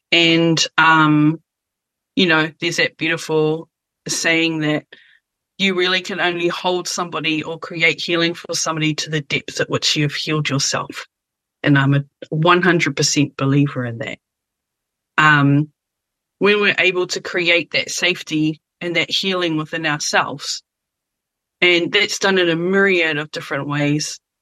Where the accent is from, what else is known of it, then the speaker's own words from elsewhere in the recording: Christchurch, Canterbury, New Zealand; So I grew up mostly down in Christchurch, which is a very sort of Pākehā place.